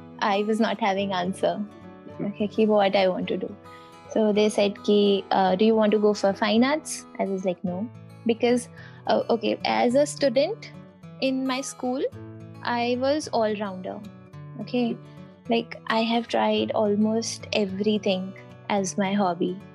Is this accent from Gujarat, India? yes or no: no; Jaipur, Rajasthan, India; And because I was from Jaipur